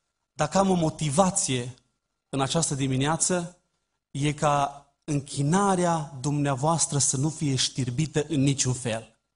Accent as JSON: {"language": "Romanian", "country": "Romania", "said": "noi, ca români"}